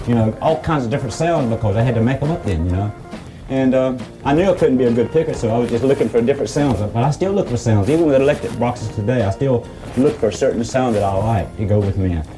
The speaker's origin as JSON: {"language": "English", "region": "North Carolina", "country": "United States", "tie": "born or raised there", "said": "When I was raised up in North Carolina, I was listening to black music because the white pop music turned me off."}